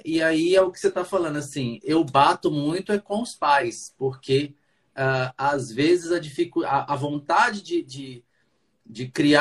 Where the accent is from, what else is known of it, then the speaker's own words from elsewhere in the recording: Brasília, Federal District, Brazil; Então, eu sou de Brasília mesmo, nascido e criado aqui em Brasília.